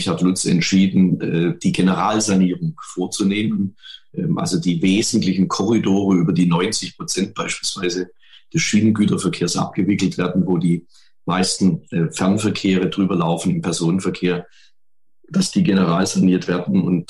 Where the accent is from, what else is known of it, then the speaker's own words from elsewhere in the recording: Horb am Neckar, Baden-Württemberg, Germany; als junger Mensch in meiner Heimatstadt Horb am Neckar, einer Bahnstadt, habe ich mich früh mit Bahnthemen beschäftigt.